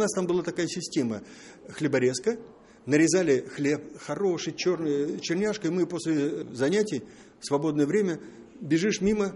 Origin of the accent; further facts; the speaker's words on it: Minsk, Belarus; also born or lived in Bobruisk; Я родился в Бобруйске. Очень в раннем детстве моя мать, отца я как бы не знаю, так сложилось, она переехала в Минск.